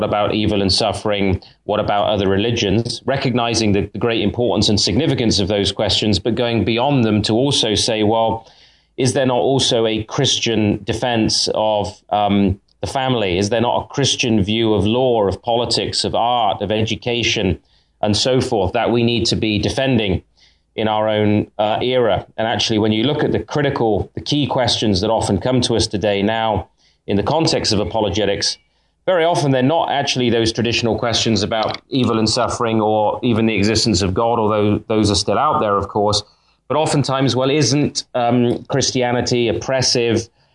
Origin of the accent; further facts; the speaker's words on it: United Kingdom; now in Canada; But I'm not Canadian by birth. I'm born in the UK. My father is half Dutch. My mother is English, and I grew up as a pastor's kid, really, in the United Kingdom, where my dad was pastoring a church.